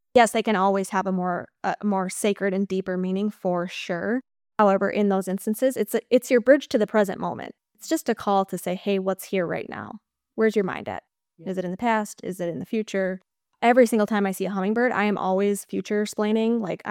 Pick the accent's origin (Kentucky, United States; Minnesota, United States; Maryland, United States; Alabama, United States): Minnesota, United States; moved away as an adult; now in California, United States; I'm originally from Minnesota and we recently, well, within the last 2 years, moved out to California.